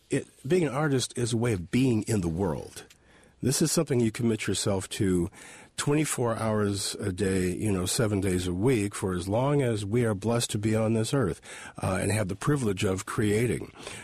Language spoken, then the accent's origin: English; Illinois, United States; Illinois, in the shadow of Northwestern University, shaped my life in more ways than I can imagine.